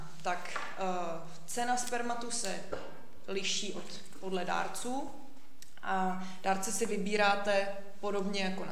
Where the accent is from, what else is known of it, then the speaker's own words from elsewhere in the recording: Horní Kalná, Liberec Region, Czechia; jak máte ve vašich programech. Je mi 38 let a pocházím z Horní Kalné. To se snažím vypíchnout proto, protože Horní Kalná je opravdu malinká vesnice, řekla bych, že lidově úplná díra